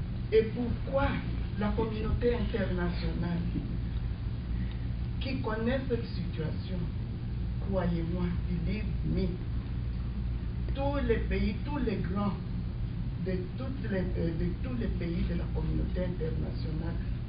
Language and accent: English; DR Congo; English is a second language; I'm from Congo.